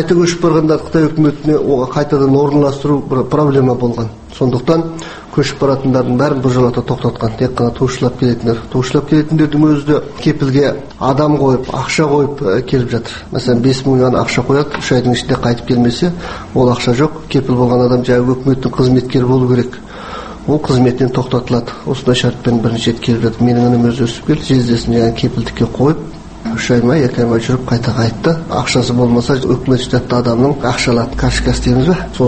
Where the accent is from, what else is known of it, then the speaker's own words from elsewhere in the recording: Zhanaarka, Ulytau Region, Kazakhstan; өзімнің туған ауданыма орналастырсам жаңарқаға.